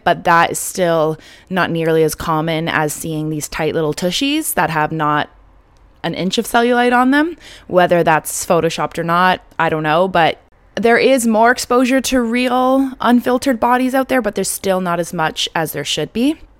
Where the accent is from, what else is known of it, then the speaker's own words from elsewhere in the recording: Canada; you can tell I'm Canadian.